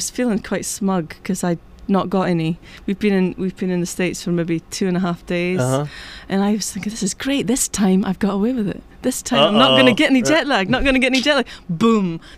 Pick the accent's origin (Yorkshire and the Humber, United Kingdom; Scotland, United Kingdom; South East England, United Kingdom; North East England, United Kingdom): Scotland, United Kingdom; now in England; I was brought up in Shetland with a lot of folk music.